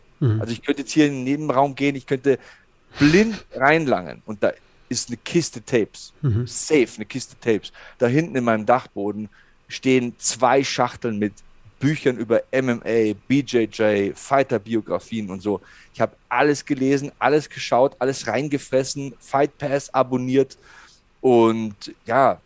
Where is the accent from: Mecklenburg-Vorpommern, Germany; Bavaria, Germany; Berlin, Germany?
Bavaria, Germany; Passau; now in Munich, Germany; Ja, bei uns in Passau gab es einen Boxverein, aber das war's.